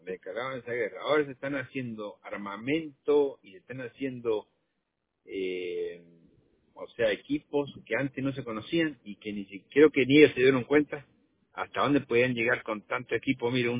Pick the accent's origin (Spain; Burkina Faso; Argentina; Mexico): Argentina; No, yo soy de Argentina.